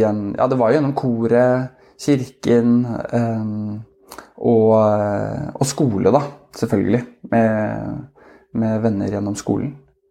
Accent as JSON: {"language": "Norwegian", "region": "Oslo", "country": "Norway", "said": "Og vi er fra Oslo begge to, men vi var veldig åpne for å flytte på oss."}